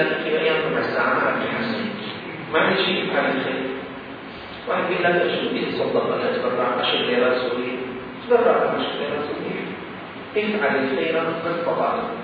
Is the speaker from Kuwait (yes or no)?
no; Damascus, Damascus Governorate, Syria; في جمعية عندنا في الشام اسمها جمعية موجودة في سوريا طبعا